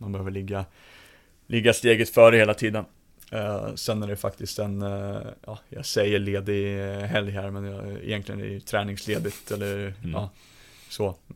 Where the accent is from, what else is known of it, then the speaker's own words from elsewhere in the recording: Ottawa, Ontario, Canada; now in Stockholm, Sweden; jag är uppvuxen i mångmiljonstad i Ottawa och bott i Stockholm här senaste åren.